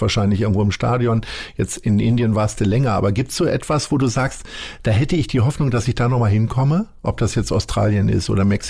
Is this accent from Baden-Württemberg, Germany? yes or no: no; Lower Saxony, Germany; ich komme ja nun aus Niedersachsen